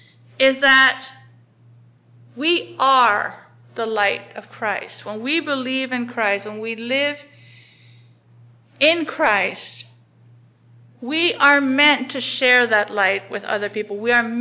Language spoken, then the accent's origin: English; Indonesia; I remember growing up in Indonesia, everybody wanted to touch me because my skin was light.